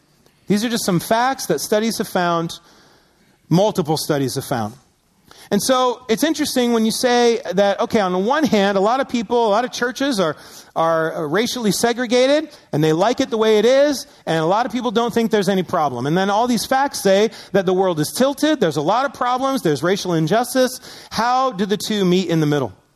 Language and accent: English; Syracuse, New York, United States; Now, growing up in Syracuse, I would have been considered a minority at my elementary school.